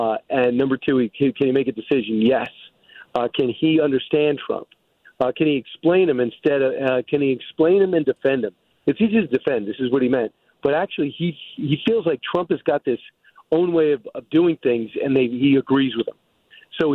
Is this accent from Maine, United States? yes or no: yes; Maine, United States; born there; But, well, I was born in Maine. I used to ride a bike with my friends.